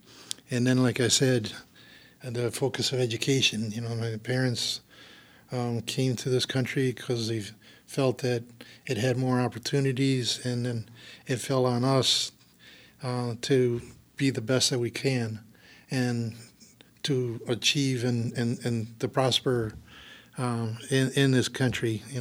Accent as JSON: {"language": "English", "town": "Duluth", "region": "Minnesota", "country": "United States", "tie": "born or raised there", "said": "Growing up in Duluth"}